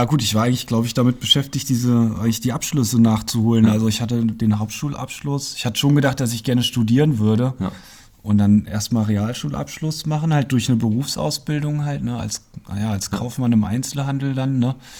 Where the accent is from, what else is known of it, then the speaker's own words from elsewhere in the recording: Landenhausen, Hesse, Germany; also born or lived in Fulda; ich bin in Fulda geboren und im Vogelsberg aufgewachsen, im wunderschönen Landenhausen, Wartenberg, das ist ja unweit von Fulda. Und dann war ich ziemlich oft in Bimbach bei meiner Oma.